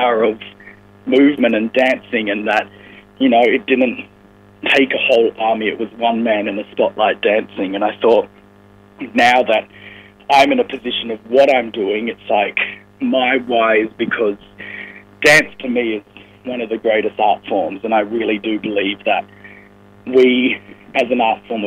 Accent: Perth, Western Australia, Australia; moved away as an adult; now in Sydney, Australia; I grew up in Perth and then owned a dance studio at 17. And then at 21, I decided to make the big move to Sydney.

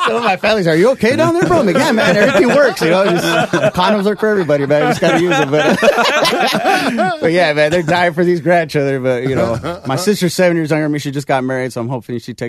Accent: Los Angeles, California, United States; Yeah, I was born in Los Angeles.

